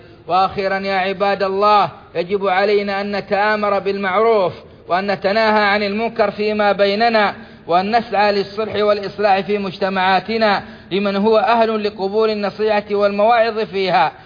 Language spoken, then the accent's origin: Arabic; Saudi Arabia